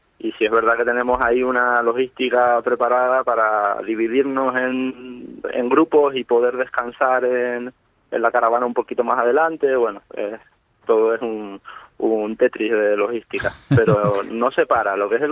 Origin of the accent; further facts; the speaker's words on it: Canary Islands, Spain; 4 años hicimos la vuelta a Tenerife, nosotros somos de aquí, somos canarios